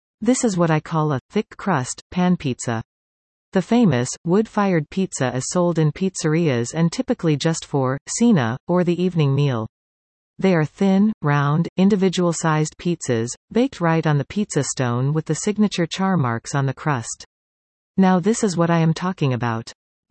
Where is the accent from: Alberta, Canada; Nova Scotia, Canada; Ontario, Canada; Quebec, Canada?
Ontario, Canada; Guelph; Growing up in Guelph in the 70s